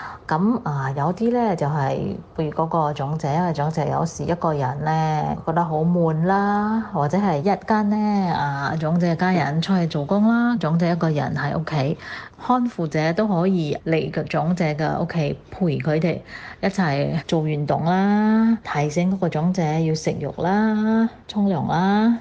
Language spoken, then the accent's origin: Chinese; Singapore; 我是新加坡的